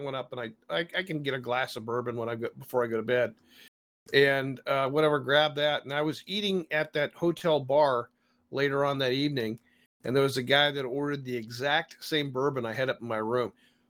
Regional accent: Alaska, United States; I'm from Alaska. So I had the split second of what the hell jumped out.

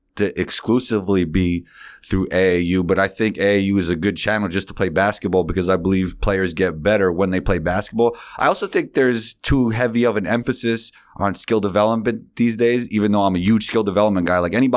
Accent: New York City, New York, United States; And yeah, growing up in New York City was more about even the summers than the school year, right?

